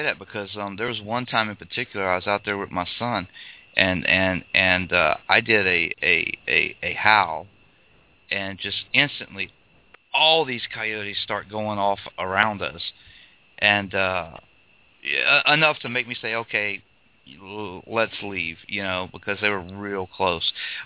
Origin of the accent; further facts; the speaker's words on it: Morgan City, Louisiana, United States; I'm from Morgan City. I used to drive carry-all for offshore company back and forth all over down there.